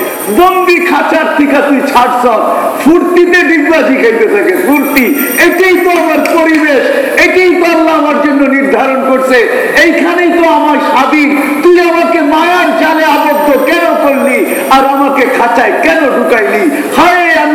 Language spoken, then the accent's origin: Bangla; Noakhali, Chittagong Division, Bangladesh; moved away as an adult; আমার বাড়ি বাংলাদেশ, আমি তো উর্দু কসকে লেগে পুরা পুরা বাংলায় কতেলে, বাংলাদেশে কোন জায়গায়, নোয়াখালী